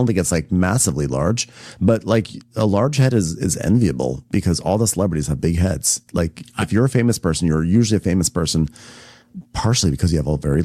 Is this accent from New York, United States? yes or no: yes; New York, United States; I'm from Westchester, New York. I went to school in New Hampshire. Like, preppy is like my true vibe.